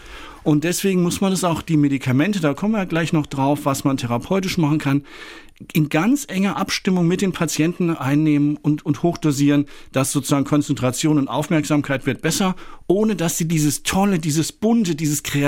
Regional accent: Frankfurt, Hesse, Germany; ich komme ja selbst aus Frankfurt

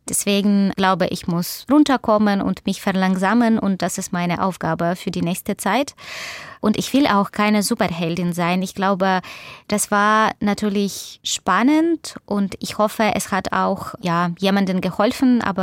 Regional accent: Odesa, Odesa Oblast, Ukraine; first language ru; German is a second language; moved away; Und ich habe viel auf Ukrainisch gelesen, aber in Odessa vor meiner Migration war es nicht so üblich, leider.

